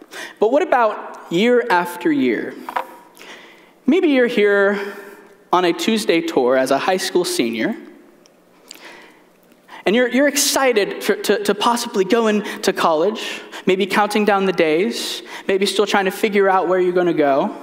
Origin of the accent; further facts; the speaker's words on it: United States; Mission Southside ministers to the Latino community in my hometown near Kansas City.